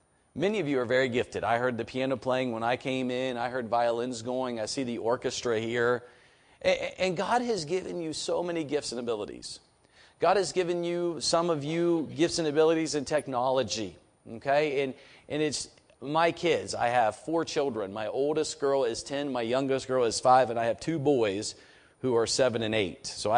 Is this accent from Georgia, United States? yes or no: no; Greensboro, North Carolina, United States; now in West Virginia, United States; I came to West Virginia from Greensboro, North Carolina. And there in Greensboro, North Carolina, we had a church on every corner.